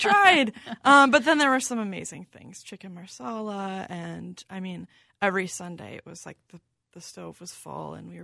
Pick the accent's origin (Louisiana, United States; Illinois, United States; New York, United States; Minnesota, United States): Minnesota, United States; North St. Paul; I grew up in North St. Paul, and I grew up in a family that we ate dinner every night.